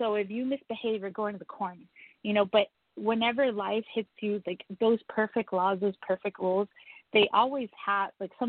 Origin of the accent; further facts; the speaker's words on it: Laredo, Texas, United States; I'm from Laredo, Texas. I don't know if you're familiar with that.